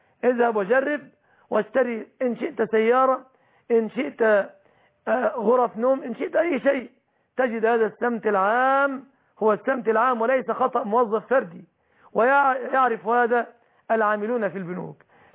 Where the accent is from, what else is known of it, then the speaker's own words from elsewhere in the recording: Egypt; عندنا في مصر،